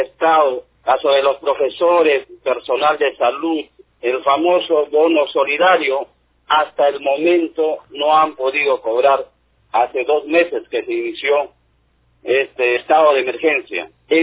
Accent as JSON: {"language": "Spanish", "region": "Amazonas", "country": "Peru", "said": "que también somos parte del Perú, ciudadanos de la frontera Perú-Ecuador de la región Amazonas"}